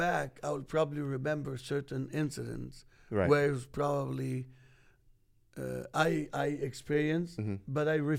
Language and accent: English; Egypt; English is a second language; now in United States; I was born in Egypt. I'm Egyptian. I've had the best success in America.